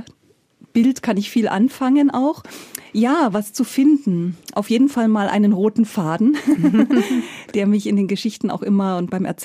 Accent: Munich, Bavaria, Germany; Ich komme immer wieder gerne nach München in meine Heimatstadt.

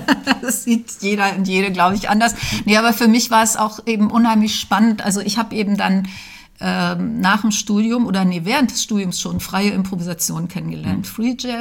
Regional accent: Braunschweig, Lower Saxony, Germany; also born or lived in Dessau / Berlin; Ja, ich bin in Dessau geboren und dann aber aufgewachsen in Braunschweig und dann von Braunschweig aus direkt nach der Schule nach Berlin.

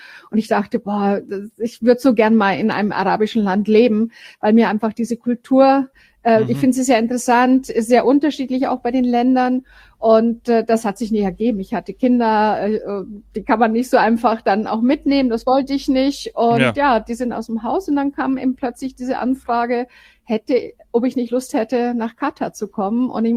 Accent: Bavaria, Germany; now in Frankfurt, Germany; ich bin aufgewachsen am Chiemsee und bin halt irgendwann mal in die Welt hinausgezogen, aber hauptsächlich in Deutschland gewesen

